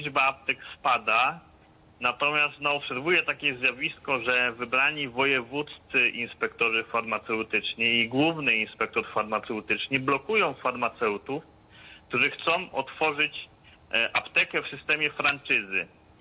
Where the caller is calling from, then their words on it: Bydgoszcz, Kuyavian-Pomeranian Voivodeship, Poland; z Bydgoszczy.